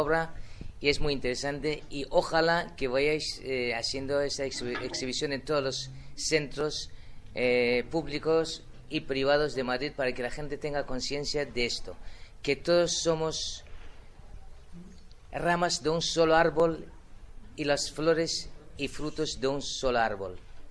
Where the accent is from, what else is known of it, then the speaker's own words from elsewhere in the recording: Iran; Yo soy persa con todo orgullo.